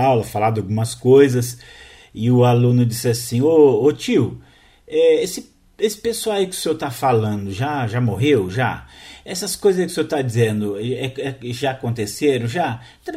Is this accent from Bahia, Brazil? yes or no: no; São Vicente, São Paulo, Brazil; born there; contando a história da cidade onde eu nasci, que é São Vicente.